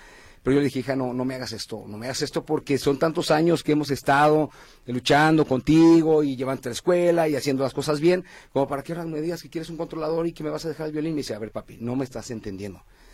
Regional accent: Guadalajara, Jalisco, Mexico; para mí como músico tapatío

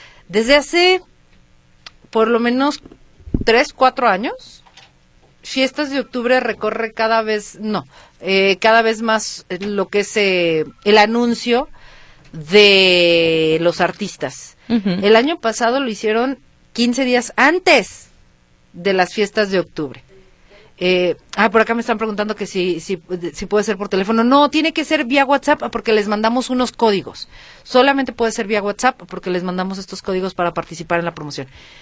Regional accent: Venezuela; soy ciudadano venezolano.

